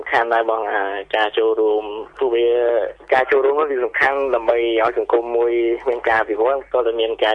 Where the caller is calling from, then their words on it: Phnom Penh, Cambodia; ខ្ញុំមកនៅភ្នំពេញហ្នឹងទេម្ដងបឹងត្បែក